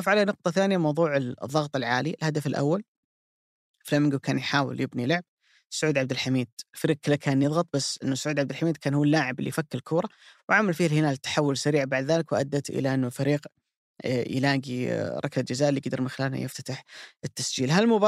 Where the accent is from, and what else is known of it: Saudi Arabia